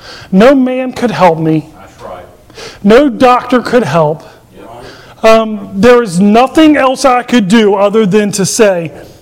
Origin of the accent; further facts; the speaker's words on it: Virginia, United States; moved away; I moved here from Virginia. I didn't have a grandfather. We didn't have grandparents here.